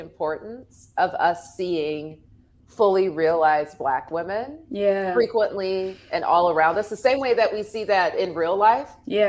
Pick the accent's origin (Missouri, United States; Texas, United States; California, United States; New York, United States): California, United States; Los Angeles; I think that growing up in Los Angeles and specifically having a childhood in South Central is a huge part of my culture.